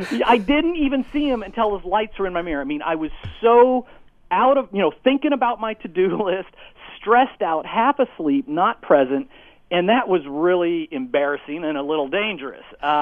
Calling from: Philadelphia, Pennsylvania, United States; I'm calling from the Northeast Philadelphia area.

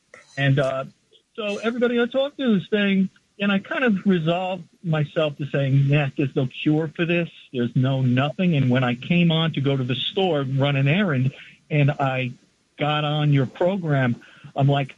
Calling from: United States; I'm calling from Baltimore, New York.

